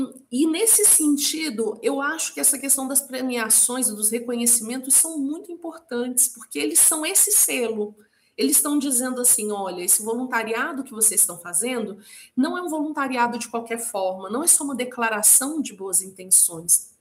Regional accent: Brasília, Federal District, Brazil; Eu sou daqui de Brasília

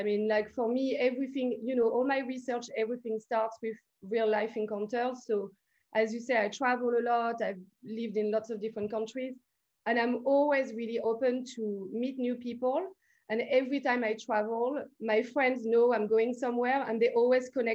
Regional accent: Paris, Île-de-France, France; So I come from, it's my great grandparents who came to Paris, and I grew up in République in Paris, you know, which is a super multicultural area.

